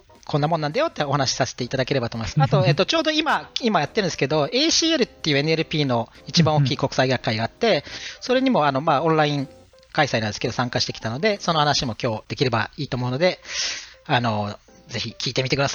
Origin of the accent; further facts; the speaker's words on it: Osaka, Japan; born there; 私は生まれは大阪なんですけど